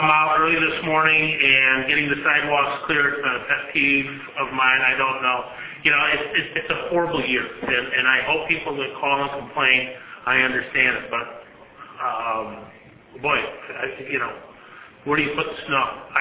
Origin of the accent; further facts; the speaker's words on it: Scotland, United Kingdom; I'm Scottish, I invented the word.